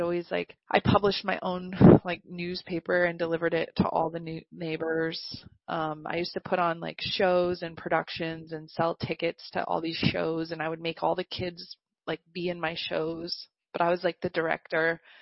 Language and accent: English; Poughkeepsie, New York, United States; So my dad was born in the Bronx, but I grew up in Poughkeepsie, which is upstate on the river.